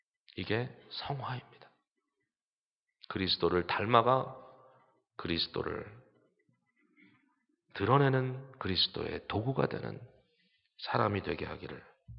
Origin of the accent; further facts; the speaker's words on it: South Korea; 역시 저도 한국 사람이에요.